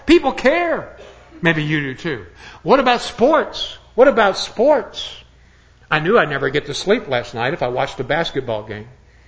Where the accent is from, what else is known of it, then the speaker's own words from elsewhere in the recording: Alabama, United States; Now, we're from Alabama. We want pork. We're Christians.